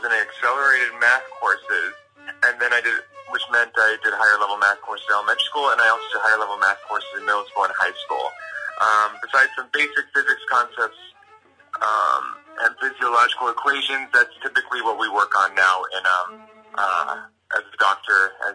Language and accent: English; Yorktown, Virginia, United States; also born or lived in Idaho Falls, United States; I was born in 1992, to … in Idaho Falls, Idaho. I ended up growing up in Yorktown, Virginia.